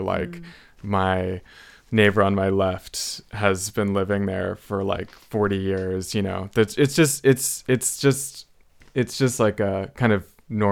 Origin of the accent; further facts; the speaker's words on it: Silver Lake, California, United States; a lot of the times when I say, like, I'm from Silver Lake, people say, you must have seen so much change.